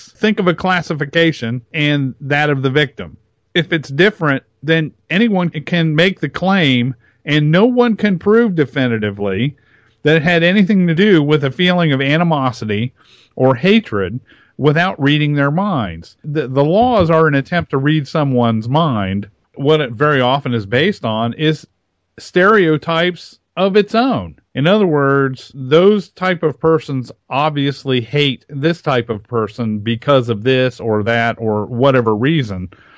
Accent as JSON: {"language": "English", "region": "Kansas", "country": "United States", "tie": "born there", "said": "no, I was born in Kansas, folks. You know, my name may be German, but my family hasn't been in Germany for about 5 or 6 generations"}